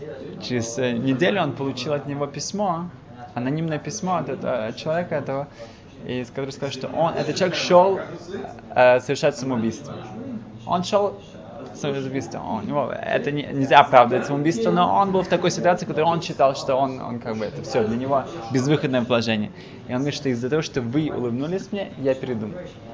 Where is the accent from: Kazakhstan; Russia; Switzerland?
Switzerland; И я приехал туда из Швейцарии, я был очень одинок, я уже хотел уезжать.